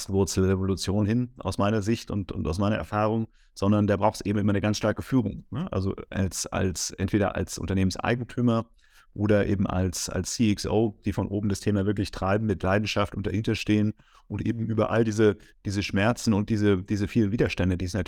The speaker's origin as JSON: {"language": "German", "country": "Germany", "said": "ich komme ja auch aus Deutschland und wir konnten uns damals nicht so viel leisten."}